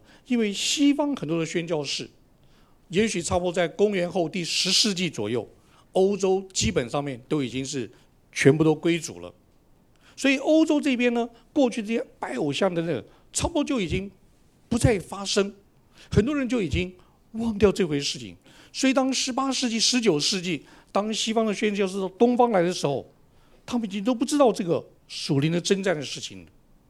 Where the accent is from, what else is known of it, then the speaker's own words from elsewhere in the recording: Taiwan; 那我是从台湾来的，我想在台湾的话呢，几乎农村里面每一个村庄都有一个庙